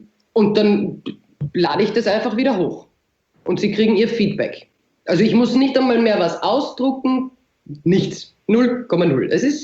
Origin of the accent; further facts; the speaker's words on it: Austria; bei uns in Österreich